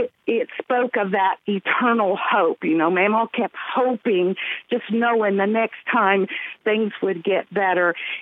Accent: Arnton, Ohio, United States; And I'm also from Arnton, Ohio. Arnton. Like Amope. But I grew up in a holler outside of town quite a ways.

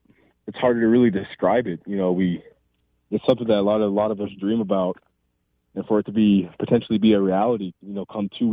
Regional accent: Pine Ridge, South Dakota, United States; But for me, I love growing up in Pine Ridge. You know, it's my home. It's always going to be my home.

